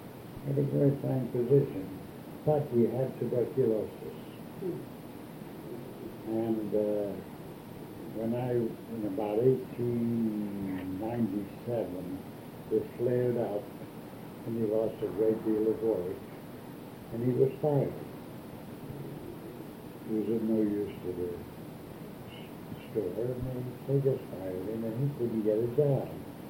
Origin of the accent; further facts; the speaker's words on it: Pittsburgh, Pennsylvania, United States; born there; I was born in Pittsburgh, on Long Street in Oakland. It's a street only a block long.